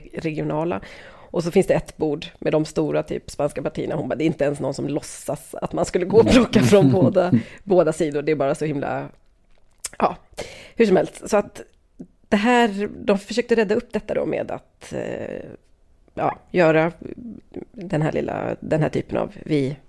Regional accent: Sweden; Och det där, som svensk köper man ju det, för så gör ju många.

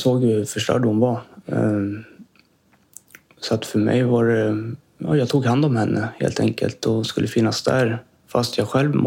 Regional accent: Ekerö, Stockholm County, Sweden; born there; Jag är född i Stockholm, ute på Ekerö.

